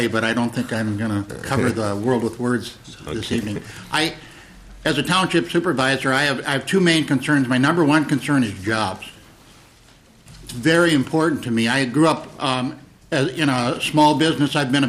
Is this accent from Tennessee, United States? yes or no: no; Hovland, Minnesota, United States; Well, actually, Mr. Chair, I grew up in Hovland, Minnesota, just north of Grand Marais.